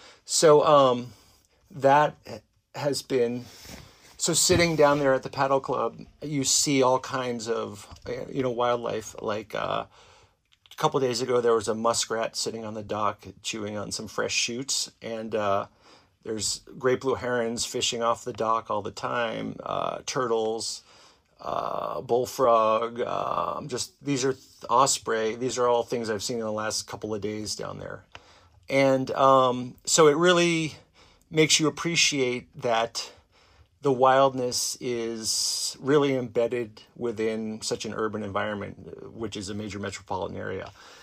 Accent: Northeast, United States; now in Seattle, United States; Well, yeah, I moved to Seattle from the Northeast in 1999, and my kids were born here, so they're native Seattleites.

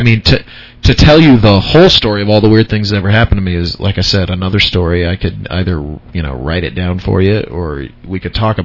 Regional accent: California, United States; I grew up in the California suburbs and stuff like that.

